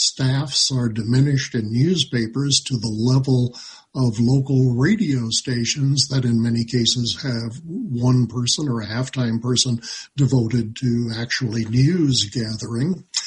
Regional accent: Libby, Montana, United States; I grew up in Libby, so as a high schooler at 14 to 18 years of age, I was a disc jockey, an announcer, and read the local obituaries on the air on good old KLCB radio.

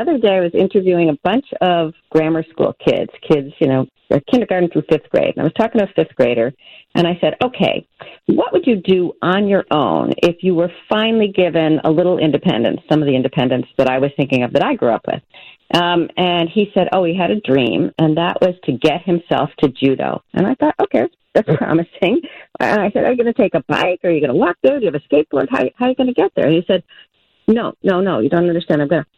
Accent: Wilmette, Illinois, United States; I grew up in Wilmette, Illinois, so it's you know, I certainly grew up with WGN.

